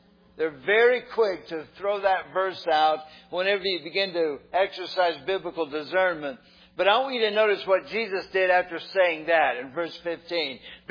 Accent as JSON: {"language": "English", "town": "St. Petersburg", "region": "Florida", "country": "United States", "tie": "born or raised there", "said": "Growing up in St. Petersburg, Florida, we had the blessing of having citrus trees in our yard."}